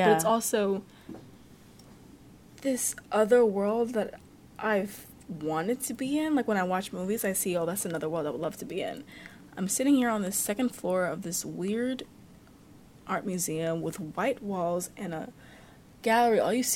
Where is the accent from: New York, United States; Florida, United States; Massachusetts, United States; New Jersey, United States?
New York, United States; No, I didn't. I'm from New York.